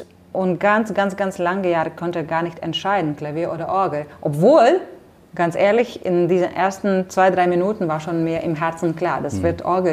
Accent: Rezekne, Latgale, Latvia; German is a second language; moved away; Ich stamme auch nicht aus Riga. Ich bin so ein Provinzmädchen südöstlich Rigas, 250 Kilometer.

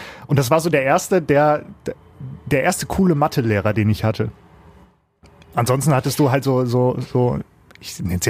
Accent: Leer, Lower Saxony, Germany; Ich komme ja aus Leer, aus Friesland.

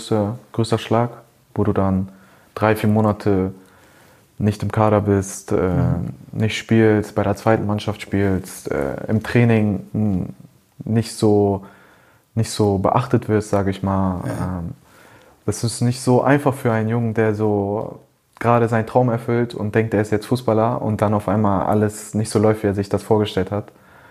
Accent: Hamburg, Germany; Ich komme aus Hamburg, beide Vereine sind hier.

